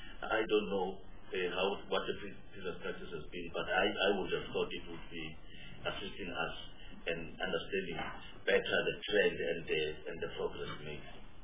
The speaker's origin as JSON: {"language": "English", "town": "Tembeletu", "region": "Mpumalanga", "country": "South Africa", "said": "I come from Mpumalanga, a small village called Tembeletu."}